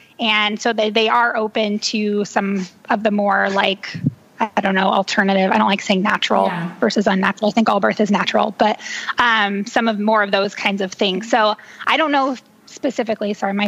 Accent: California, United States; also born or lived in Texas; now in Georgia, United States; And I'm from California. And then we moved to Georgia when we first got married, and then Texas.

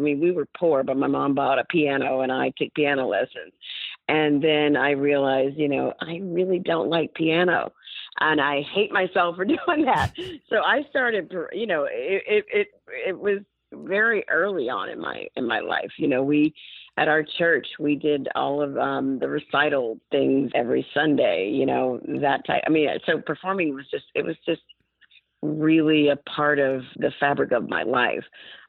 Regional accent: Montgomery, Alabama, United States; I am from Montgomery. I am.

